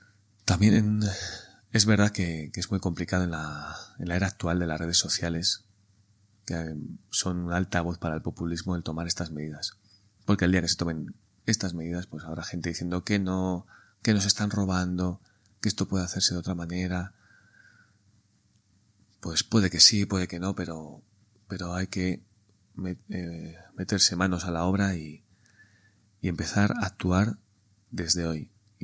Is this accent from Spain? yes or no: yes; Spain; Ya sé que somos españoles, necesitamos el relacionarnos, el salir a la calle